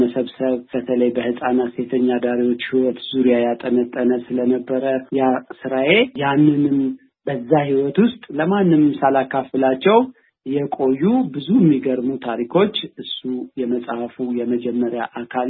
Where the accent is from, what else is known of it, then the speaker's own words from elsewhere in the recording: Addis Ababa, Ethiopia; born there; moved away as an adult; ትውልዴም አዲስ አበባ ነው።